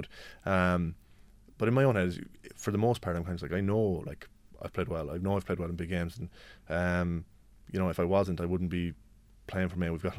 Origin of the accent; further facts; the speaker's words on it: Mullingar, Leinster, Ireland; born there; I was born in Mullingar.